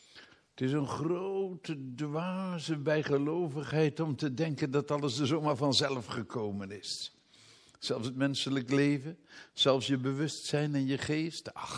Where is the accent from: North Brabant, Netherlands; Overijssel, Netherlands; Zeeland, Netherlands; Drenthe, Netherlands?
Zeeland, Netherlands; Rilland; Ik herinner me dat ik als kind hier in Rilland over de hoofdweg liep.